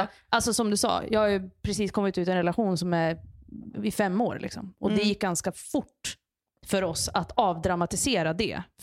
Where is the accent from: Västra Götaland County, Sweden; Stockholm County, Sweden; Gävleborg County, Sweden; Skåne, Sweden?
Gävleborg County, Sweden; Järvsö; jag växte upp i Järvsö, uppe i Hälsingland, med en familj som är liksom vi 6 personer.